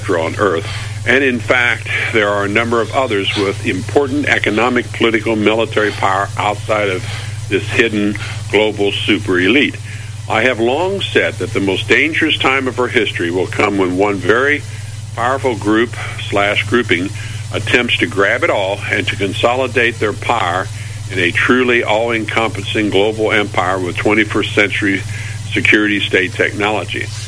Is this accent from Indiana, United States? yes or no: yes; Indiana, United States; I'm a 6'2", good old down-to-earth Indiana boy with a beard